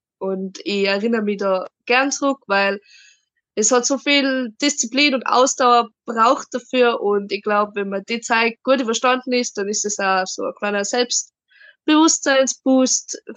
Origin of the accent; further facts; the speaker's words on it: Wildschönau, Tyrol, Austria; Ich komme aus der Wiltschina im Unterland, arbeite im Alpenresort Schwarz in Memming, mache die Ausbildung zur Köchin, bin jetzt schon im dritten Lehrjahr inzwischen. 18 Jahre alt.